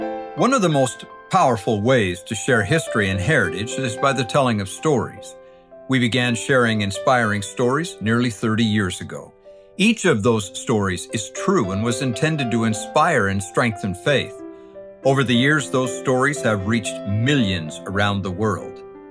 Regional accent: Idaho, United States; I grew up in the Salmon River country in the Lemhi Valley up in Idaho. My dad was a ranch hand and a ranch manager.

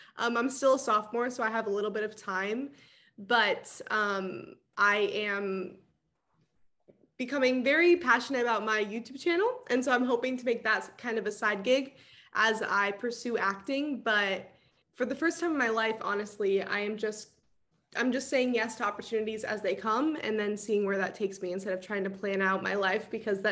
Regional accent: Arizona, United States; I'm an out-of-state student. I'm from Arizona.

